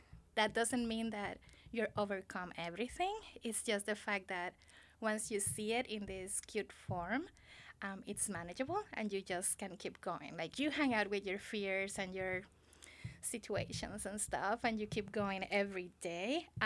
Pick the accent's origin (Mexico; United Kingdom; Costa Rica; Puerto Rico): Puerto Rico; I have been a guest in Clinkatani for 6 years, but I was born and raised in Puerto Rico.